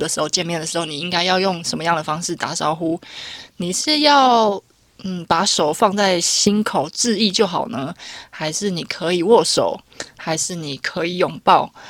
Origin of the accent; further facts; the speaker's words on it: Taiwan; born there; 如果我今天不是生在台湾，我是生在这个地区的话，我会变成什么样子？